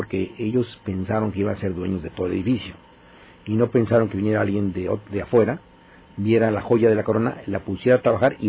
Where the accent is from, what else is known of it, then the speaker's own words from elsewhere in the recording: San Diego, California, United States; born there; No nací en Mercy Hospital en San Diego en el año 54.